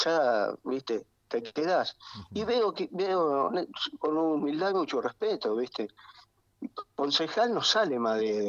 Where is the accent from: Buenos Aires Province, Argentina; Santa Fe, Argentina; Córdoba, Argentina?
Buenos Aires Province, Argentina; Campana; Yo soy de Campana.